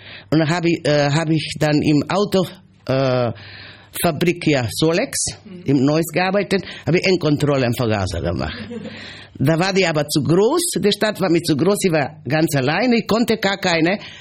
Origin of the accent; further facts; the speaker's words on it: North Macedonia; German is a second language; now in Germany; Ich lebe mehr länger hier. Als in Mazedonien bin ich nur groß geworden, erwachsen.